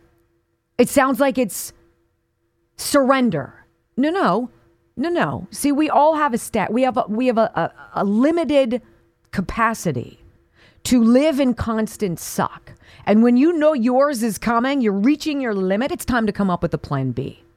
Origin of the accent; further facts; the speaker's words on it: California, United States; Now, I come from California. And I love the state of California, topographically speaking.